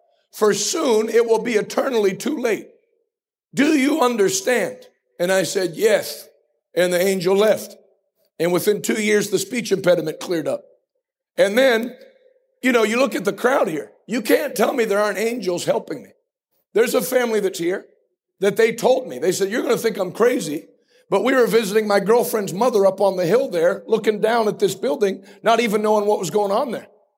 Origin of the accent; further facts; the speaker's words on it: United States; Because I grew up in Washington County and they knew me when I was 5.